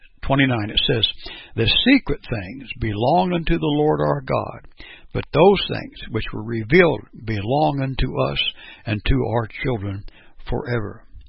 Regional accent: Perry, Kansas, United States; I'm from Perry, Kansas

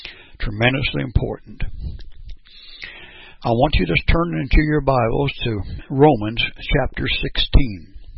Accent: Perry, Kansas, United States; I'm from Perry, Kansas

